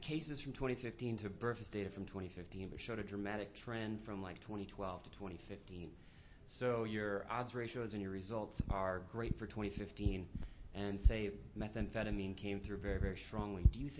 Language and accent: English; Washington, United States; I'm from Clark County in Southwest Washington